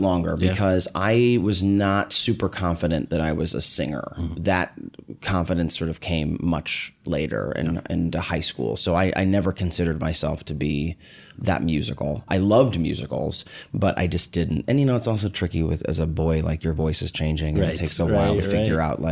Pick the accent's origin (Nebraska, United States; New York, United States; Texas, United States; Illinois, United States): Nebraska, United States; Omaha; born there; I was born in Omaha, Nebraska.